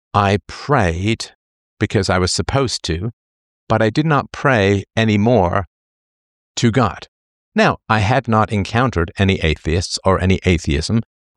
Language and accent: English; England, United Kingdom; growing up in England.